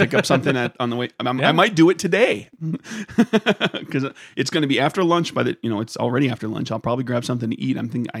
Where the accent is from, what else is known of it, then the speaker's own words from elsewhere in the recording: Wisconsin, United States; Yeah. Oh, way to go, Wisconsin. My home state.